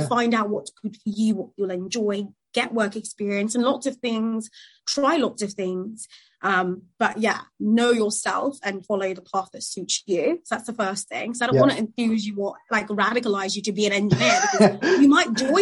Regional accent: Nigeria; growing up in Nigeria at the time, a developing nation

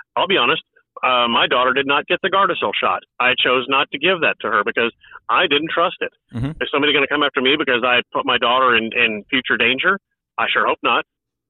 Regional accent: Missouri, United States; I'm from Southwest Missouri. We have a truly American story that just evolved out of Springfield.

